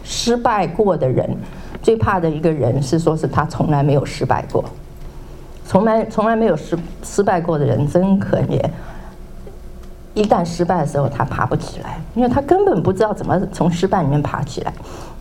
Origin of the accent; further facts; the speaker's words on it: China; 那我们中国人的话，我们都很喜欢赢啊。